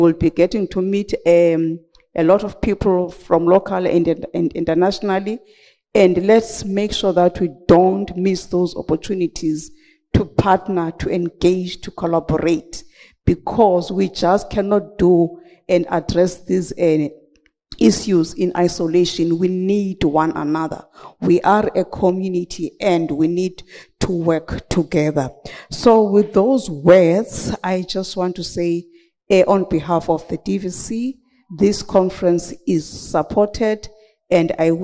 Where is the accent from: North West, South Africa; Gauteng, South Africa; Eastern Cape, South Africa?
Eastern Cape, South Africa; because where I come from the Eastern Cape, when we see snakes, we kill them, period.